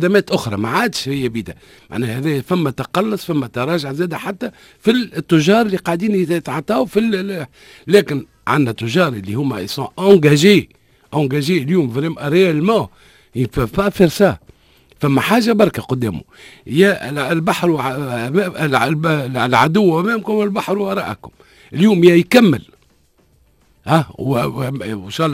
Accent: Tunisia; كلك سوا في المخزون متاع الماء اللي عندنا في تونس

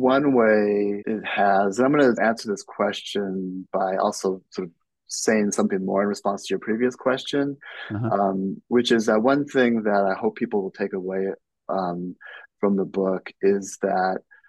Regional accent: California, United States; I'm from the Bay Area, I knew something about its history.

